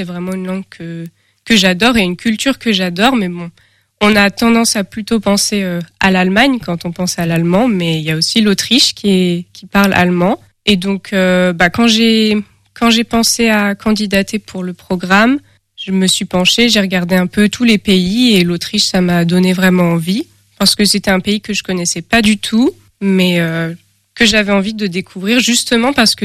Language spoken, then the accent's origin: French; Brittany, France; now in Angers, France; je suis originaire de Bretagne et actuellement je suis en études à l'Université d'Angers.